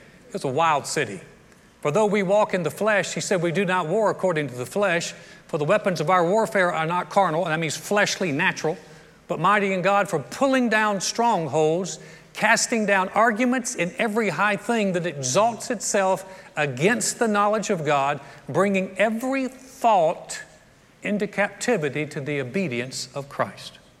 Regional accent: United States; born there; I was born right outside of New York City. Not proud about it, but that's just the way it is.

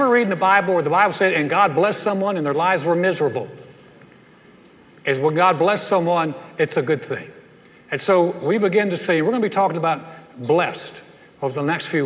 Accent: North Carolina, United States; also born or lived in New York; I was actually born right outside of New York City, but then my parents realized the error of their ways and got back to Georgia as quick as possible, and I was raised in North Carolina.

